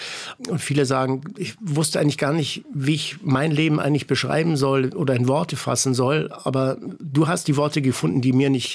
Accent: Ticino, Switzerland; Also ich komme aus dem Tessin und dann hat man die Espresso-Tasse schon in die Wiege gelegt worden.

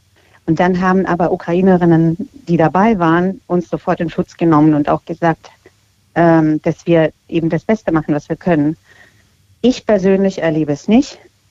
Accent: Russia; Ein Muss für mich als Russin zu sagen, was ich davon halte

